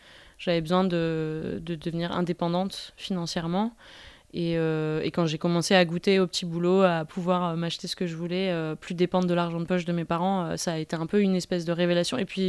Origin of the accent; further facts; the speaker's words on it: Nîmes, Occitanie, France; Moi, je viens de Nîmes. J'ai grandi à Nîmes. J'y ai passé 20 ans. Ma mère est prof, mon père est ouvrier.